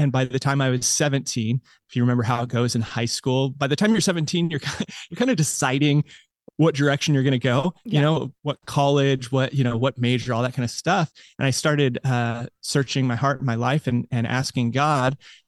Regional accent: United States; I grew up in America and yet I didn't know what the gospel really was.

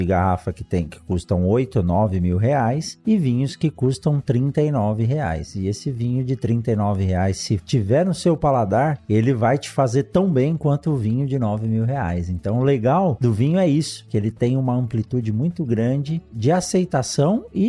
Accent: São Paulo, Brazil; also born or lived in Botucatu; eu sou de São Paulo, nasci em São Paulo, morei em Botucatu, do lado de Piracicaba

